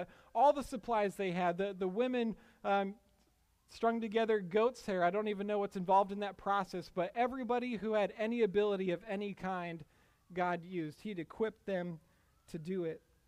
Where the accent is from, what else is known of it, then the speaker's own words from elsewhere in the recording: Iowa, United States; my mom is from that area, and you know that I grew up in Iowa.